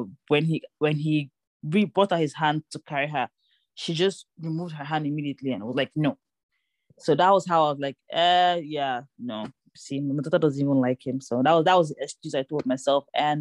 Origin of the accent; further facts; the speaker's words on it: Southeast, Nigeria; but I felt like I'm already from Igbo.